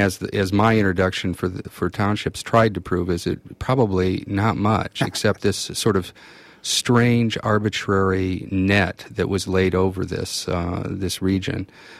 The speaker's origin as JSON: {"language": "English", "region": "Indiana", "country": "United States", "tie": "born or raised there", "said": "when I would just tell the sort of stories about growing up in Indiana"}